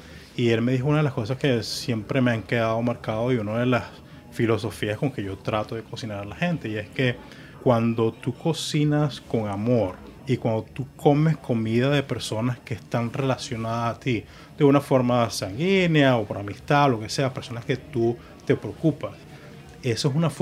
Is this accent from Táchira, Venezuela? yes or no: no; Puerto La Cruz, Anzoátegui, Venezuela; also born or lived in Margarita; Yo nací en Margarita y muy joven nos mudamos a Puerto La Cruz.